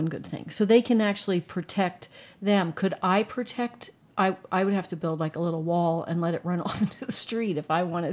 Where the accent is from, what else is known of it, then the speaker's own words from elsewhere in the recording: New Jersey, United States; now in Arizona, United States; And I'm from New Jersey, and it was like, this is not happening for me.